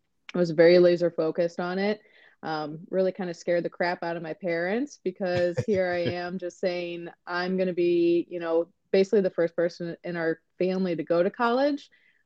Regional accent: Ohio, United States; So I am from Northeast Ohio.

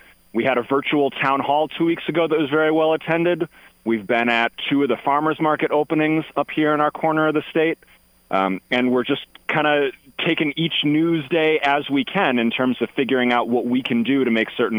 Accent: Apple Valley, Minnesota, United States; So I was born and raised in Minnesota, just south of the Twin Cities in the kind of Apple Valley, Farmington area.

